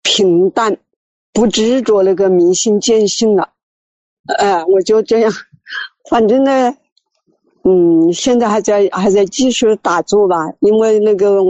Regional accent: Yichang, Hubei, China; 我是湖北宜昌的。

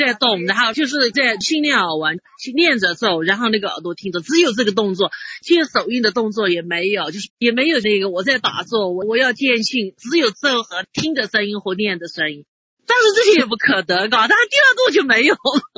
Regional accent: Kunming, Yunnan, China; 我是昆明的。

